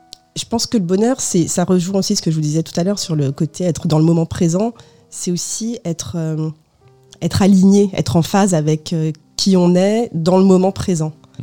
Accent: France; born there; Et je suis d'origine portugaise, oui, je ne l'ai pas précisé. Je suis née en France de deux parents portugais, venue en France dans les années 70.

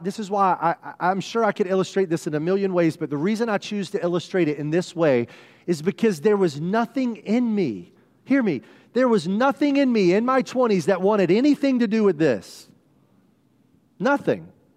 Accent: South Carolina, United States; Like, I grew up in South Carolina, in and out of church.

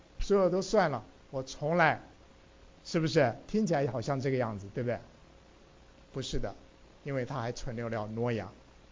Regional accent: China; 因为我们中国人说我们是闪的后裔

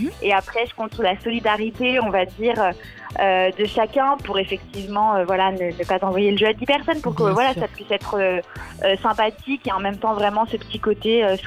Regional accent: Lyon, Auvergne-Rhône-Alpes, France; j'ai 31 ans et je viens de Lyon.

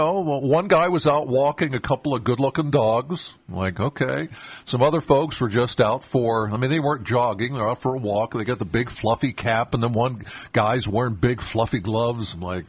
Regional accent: Penns Valley, Pennsylvania, United States; Now, again … I'm from Penns Valley, so I got a bit of a drive to get to the studio.

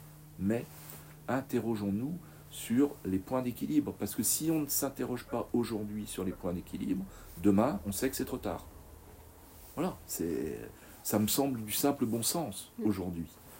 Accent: Guingamp, Brittany, France; moi, je suis originaire de Guingamp, comme tout gosse de ma génération, on courait, on marchait, on faisait du vélo.

